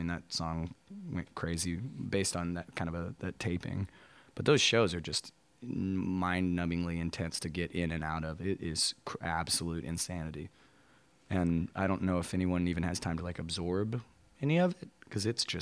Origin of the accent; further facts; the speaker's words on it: Austin, Texas, United States; Austin's wonderful. It's a huge honor. I mean, don't get me wrong. It's my hometown. I like live and breathe that place and always have.